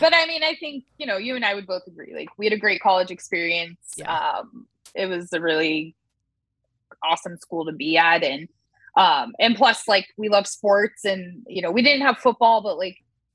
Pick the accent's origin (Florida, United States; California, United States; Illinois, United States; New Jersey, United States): California, United States; Mission Viejo; I mean, you guys, I grew up in Mission Viejo. It's like so whitewashed and ridiculous.